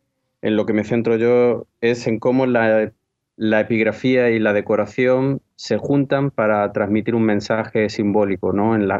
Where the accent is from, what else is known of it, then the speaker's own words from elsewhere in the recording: Torremolinos, Andalusia, Spain; En realidad soy de Torremolinos, pero Málaga, sí.